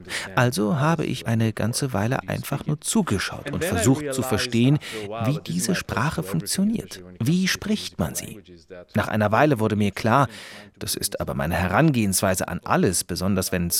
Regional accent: Turin, Piedmont, Italy; accent: Turin; Ich hatte schon dieses komische Gefühl, dass ich Sizilianer bin, weil meine Großeltern da waren. Aber ich bin im Norden, in Turin, aufgewachsen. Also habe ich einen Turiner Akzent.

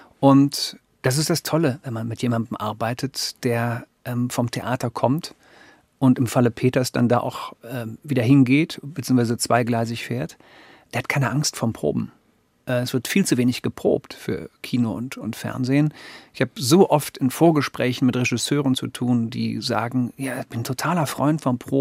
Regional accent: West Germany, Germany; Also einmal ist er Ostdeutscher, ich bin Westdeutscher, da fängt es schon mal an.

